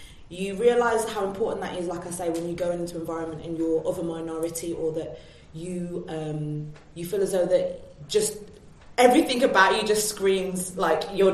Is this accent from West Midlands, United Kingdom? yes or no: yes; Birmingham, West Midlands, United Kingdom; I'm from Birmingham.